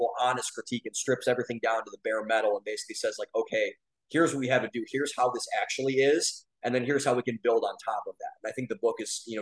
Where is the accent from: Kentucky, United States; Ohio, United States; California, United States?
Ohio, United States; Cleveland; I was raised in a family. I'm from Cleveland, Ohio.